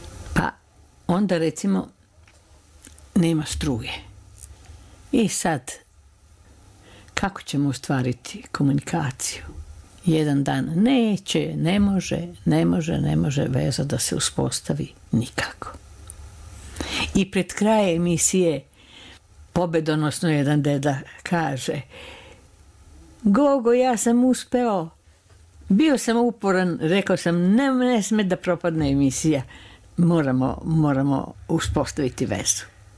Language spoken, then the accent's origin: Serbian; Novi Sad, Vojvodina, Serbia; Ja sam svoje vremeno iz Novog Sada, gde sam bila đak, gde sam išla, gde sam živela